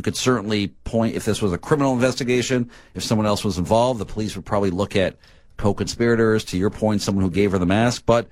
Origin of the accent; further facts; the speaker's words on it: Canada; I'm Canadian